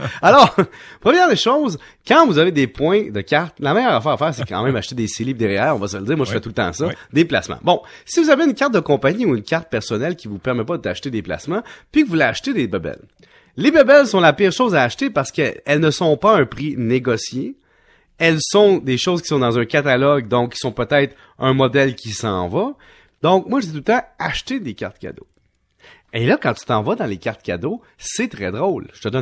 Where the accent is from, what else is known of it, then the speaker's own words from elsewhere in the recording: Quebec, Canada; faut s'avouer, en tant que Québécois